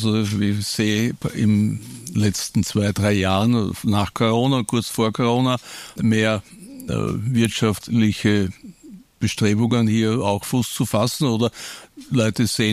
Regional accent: Vienna, Austria; Also in meinem Herzen sage ich oft, bin Österreicher, Strich Europäer, vielleicht noch Weltbürger, aber eigentlich sehr im Herzen ein auch, oder Wiener vor allem, nicht?

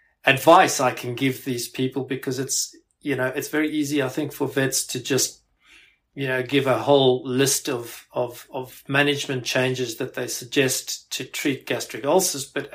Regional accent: South Africa; moved away as an adult; now in United Kingdom; I actually grew up in South Africa. You might be able to pick that up from my accent. And came over to the UK after I'd graduated from the University of Pretoria, where the vet school is in South Africa.

